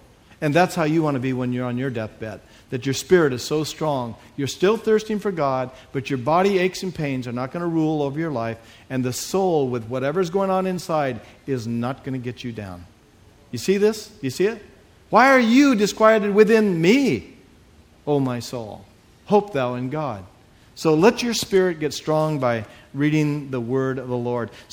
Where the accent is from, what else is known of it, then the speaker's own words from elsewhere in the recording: United States; I said, well, of course I'm a Christian. I'm American.